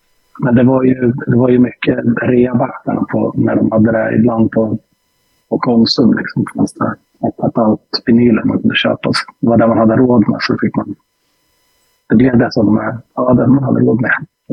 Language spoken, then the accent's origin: Swedish; Mora, Dalarna County, Sweden; also born or lived in Lindesberg; Ja, från början Lindesberg, men sen när jag skulle börja vd-klapp så flyttade jag till Mora.